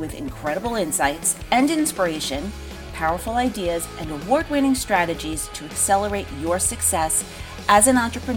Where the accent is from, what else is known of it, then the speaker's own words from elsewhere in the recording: New York, United States; I don't know if it's because I am a New Yorker and I love that life of glamour and she shopped at Bergdorf's.